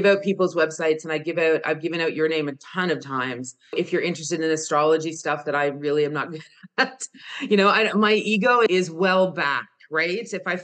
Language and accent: English; Canada; you know, I'm French Canadian. So they came over in the 1600s and stayed.